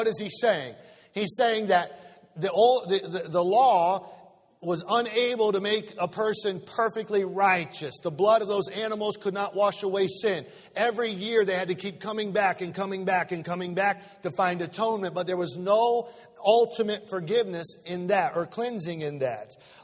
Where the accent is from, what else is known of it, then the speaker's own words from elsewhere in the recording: United States; But I still am glad I'm an American. And I'm glad I live in this great country.